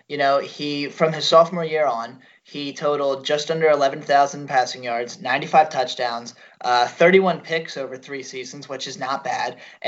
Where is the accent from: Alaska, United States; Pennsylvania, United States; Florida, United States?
Pennsylvania, United States; Philadelphia; So since we're from the Philly area, why the hell wouldn't we go in and talk Eagles for a little bit?